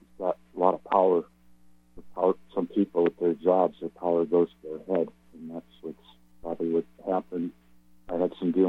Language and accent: English; Seattle, Washington, United States; Yes, you're right. I came from the Seattle area.